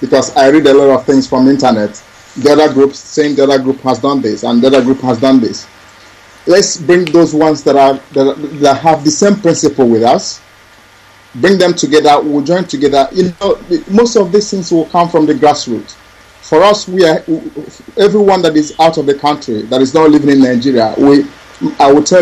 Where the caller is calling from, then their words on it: Spain; I'm calling from Spain.